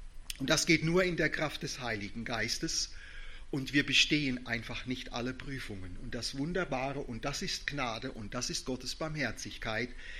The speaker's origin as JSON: {"language": "German", "region": "Rhineland-Palatinate", "country": "Germany", "tie": "born or raised there", "said": "durch Landau in der Südpfalz, durch eine Stadt da in der Nähe meiner Heimat."}